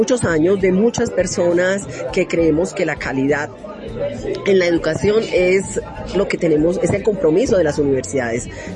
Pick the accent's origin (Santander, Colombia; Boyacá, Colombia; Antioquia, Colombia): Santander, Colombia; soy primero una mujer santandereana, de una clase media que estudió con mucho esfuerzo